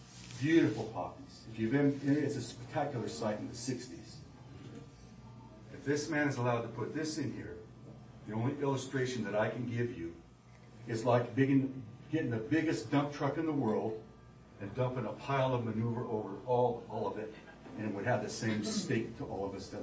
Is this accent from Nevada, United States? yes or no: yes; Las Vegas, Nevada, United States; We're from Las Vegas. We're not from around these parts.